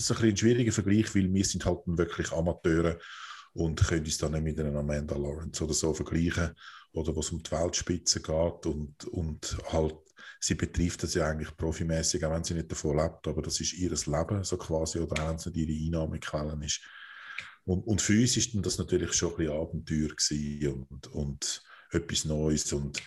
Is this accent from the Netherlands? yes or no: no; Switzerland; da kommen wir natürlich aus der Schweiz